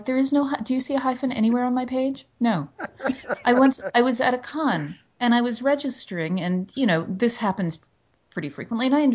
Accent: the South, United States; So I grew up in the South.

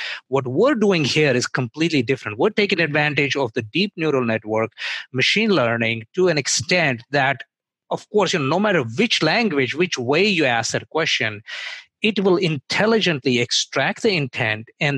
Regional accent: New York, United States; I grew up in New York, so I will say that.

